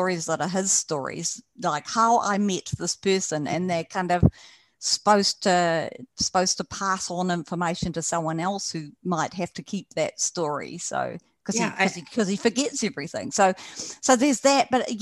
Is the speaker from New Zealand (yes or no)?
yes; New Zealand; I'm a New Zealander, and we're relatively COVID free.